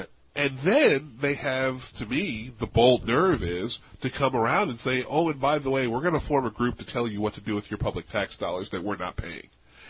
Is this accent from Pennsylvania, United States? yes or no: yes; Philadelphia, Pennsylvania, United States; I'm originally from Philadelphia.